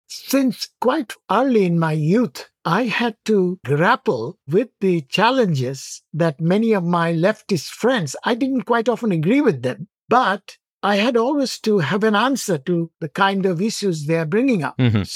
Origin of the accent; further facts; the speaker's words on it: West Bengal, India; Going back to your comment about my growing up in West Bengal and being the leftist background, it certainly provoked me because I had to answer the intellectual challenges that my friends were bringing up.